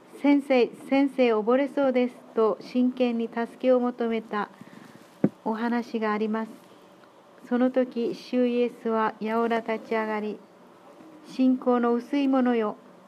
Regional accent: Hirado, Nagasaki, Japan; 26年前に似たような台風として名付けてリンゴ台風と言われた19号が私の故郷平戸にも吹き荒れましたとき、風速57メートル吹いたと言われましたが、大木が根こそぎ倒されたり、家屋の倒壊がひどかったのを思い出しておりました。

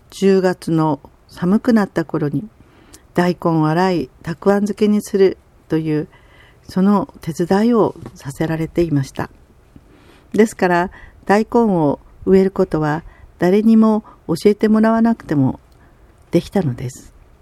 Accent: Yubari, Hokkaido, Japan; 私は北海道の夕張で生まれ育ちました。自分の家では畑が広くあり、野菜は買うことはあまりなかったのです。

